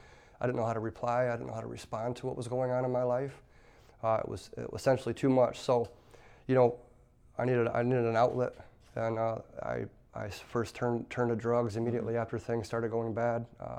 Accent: Battle Creek, Michigan, United States; I'm 44 years old. I've lived a pretty eventful life. I grew up in Battle Creek, Michigan.

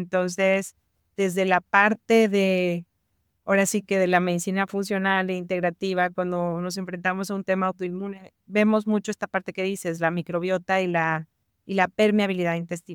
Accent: Tampico, Tamaulipas, Mexico; yo soy de Tampico, de una ciudad chiquita en el sur, perdón, en el norte, en el Golfo de México, y hay muchos moscos.

